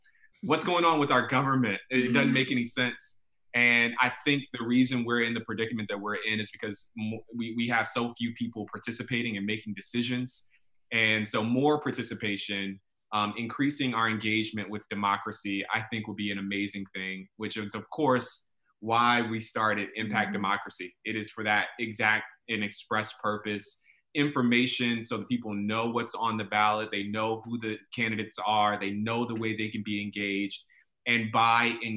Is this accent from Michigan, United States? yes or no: no; Atlanta, Georgia, United States; I'm from Atlanta as well, and my family has known Representative McBath for many years.